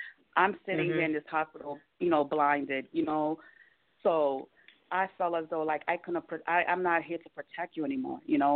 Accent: Boston, Massachusetts, United States; moved away as an adult; now in Atlanta, United States; And I left Boston, which is my hometown. I just left Boston, picked up my, you know, just me and my kids' clothes, and I remember getting a pickup truck. We just drove to Atlanta, and I never looked back.

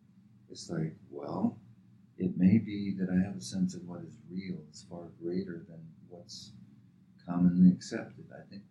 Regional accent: the South, United States; all I have to remember is growing up in the South in the 50s.

